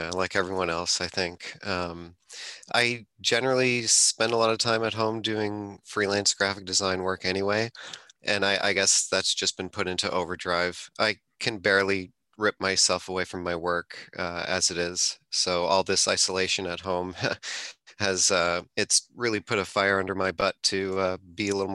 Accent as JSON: {"language": "English", "town": "Toronto", "region": "Ontario", "country": "Canada", "said": "I'm from the Toronto area, and they're from the Southern Ontario area as well."}